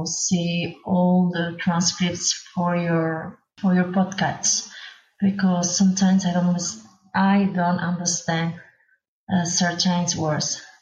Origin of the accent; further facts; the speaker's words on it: Barcelona, Catalonia, Spain; English is a second language; I'm from Barcelona.